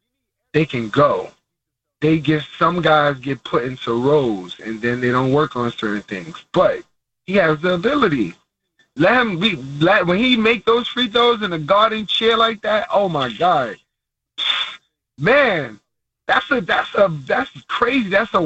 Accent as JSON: {"language": "English", "town": "Coney Island", "region": "New York", "country": "United States", "said": "I'm from Coney Island, the projects. That's my heart. That's where I'm from. That's the foundation."}